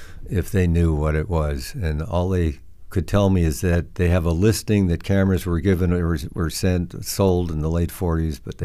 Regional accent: Wauwatosa, Wisconsin, United States; Well, I'm from Wisconsin. I'm from a place called Wauwatosa.

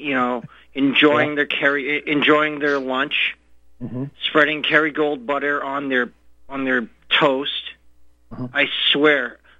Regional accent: Boston, Massachusetts, United States; I'm from Boston, and I never watch television unless it's sports.

